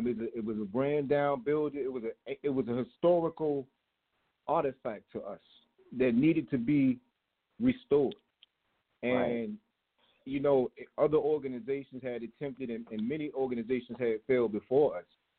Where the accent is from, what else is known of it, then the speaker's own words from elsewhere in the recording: Norfolk, Virginia, United States; I'm from Norfolk, Virginia, born and raised. I'm from a neighborhood called Lambert's Point.